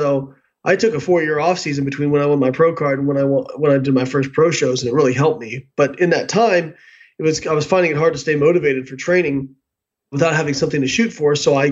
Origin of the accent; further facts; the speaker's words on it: Evansville, Indiana, United States; I grew up in Evansville, Indiana.